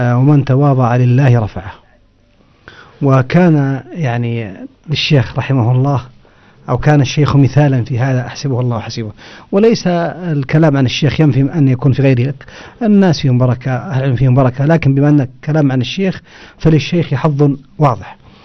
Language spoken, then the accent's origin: Arabic; Saudi Arabia; فيه طرفة حصلت لي أحد النساء الوجهات عندنا في السعودية